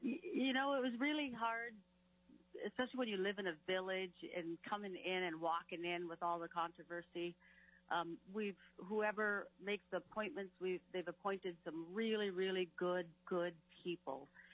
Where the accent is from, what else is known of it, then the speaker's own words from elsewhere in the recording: Ruby, Alaska, United States; now in Tanana, United States; I'm originally from Ruby, raised in the village of Ruby. I live in Tanana for 35 years.